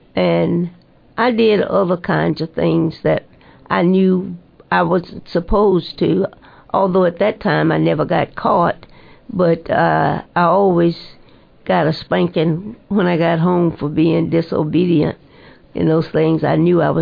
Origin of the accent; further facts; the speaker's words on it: Birmingham, Alabama, United States; I remember growing up in Birmingham and the restraints it placed on me in terms of what I could and could not do, where I could go and could not go.